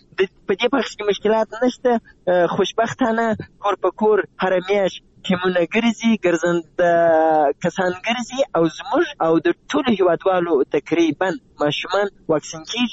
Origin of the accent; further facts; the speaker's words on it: Zabul, Afghanistan; زه د زابل یم او پرون له زابل نه بل ورځ راغلم تقریبا.